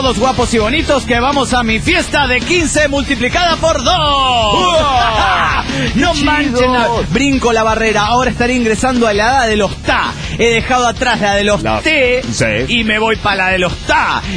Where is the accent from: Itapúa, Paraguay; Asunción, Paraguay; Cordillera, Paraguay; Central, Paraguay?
Asunción, Paraguay; de Asunción del Paraguay.